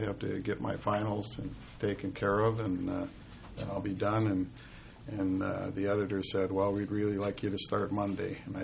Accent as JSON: {"language": "English", "town": "Minneapolis", "region": "Minnesota", "country": "United States", "tie": "born or raised there", "said": "I grew up in Northeast Minneapolis. I went to Minneapolis Edison High School."}